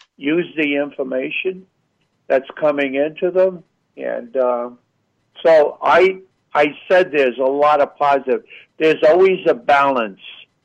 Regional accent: Long Island, New York, United States; You know, when I grew up on Long Island.

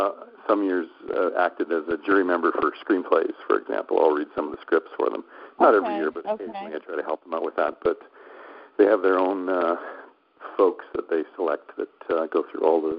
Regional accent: Calgary, Alberta, Canada; I'm from Calgary, Alberta, and I started out on my 10th birthday.

